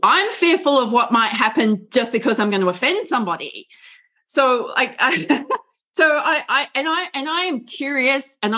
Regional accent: Australia; I'm an Australian

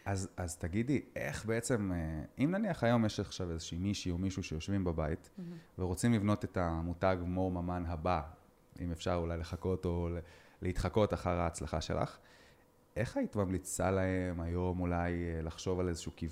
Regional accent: Netanya, Central District, Israel; מטורף, אני במקור מנתניה.

